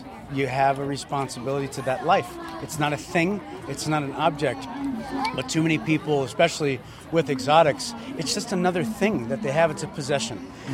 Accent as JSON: {"language": "English", "town": "Darien", "region": "Connecticut", "country": "United States", "tie": "born or raised there", "said": "I grew up in Connecticut. I grew up in Darien, Connecticut."}